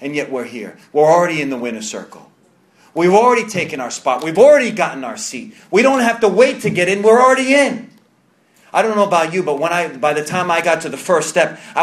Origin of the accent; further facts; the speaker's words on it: New York, United States; accent: New York; usually when I'm talking, it's like a New York accent.